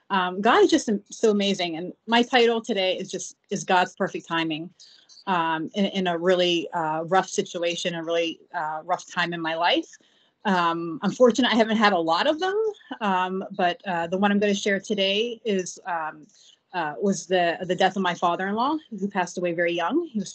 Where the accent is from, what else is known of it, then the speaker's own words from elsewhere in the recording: Beaver Falls, Pennsylvania, United States; I grew up in Beaver Falls, born and raised. And when I was younger, when I was probably about in first grade, my parents moved on to 11th Street Hill in Beaver Falls.